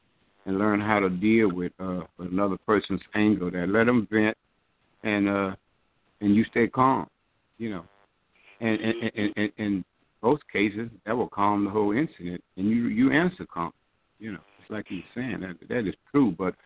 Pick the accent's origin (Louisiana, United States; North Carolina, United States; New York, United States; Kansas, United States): Louisiana, United States; Lake Charles; from Lake Charles.